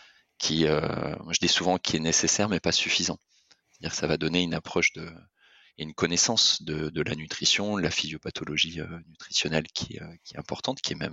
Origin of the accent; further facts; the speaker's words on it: Lorient, Brittany, France; Oui, je suis breton d'origine, l'orienté exactement.